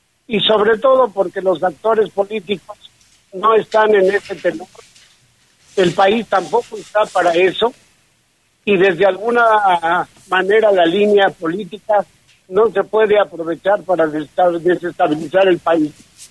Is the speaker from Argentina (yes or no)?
no; Mexico; Y como mexicanos no podemos esconder la mano de que estamos observando a los políticos